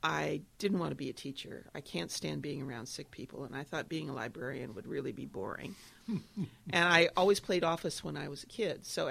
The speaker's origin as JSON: {"language": "English", "town": "Tacoma", "region": "Washington", "country": "United States", "tie": "born or raised there", "said": "I grew up in Tacoma, then went to school in Wisconsin and lived in Oregon, and then came back after I got divorced. Chose to come back to Tacoma."}